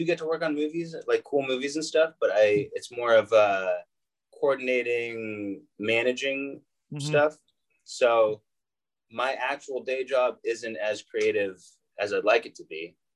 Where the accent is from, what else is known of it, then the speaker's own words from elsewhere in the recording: Los Angeles, California, United States; moved away as an adult; now in Canada; No, I'm from the U.S. I moved here about almost 3 years ago from Los Angeles.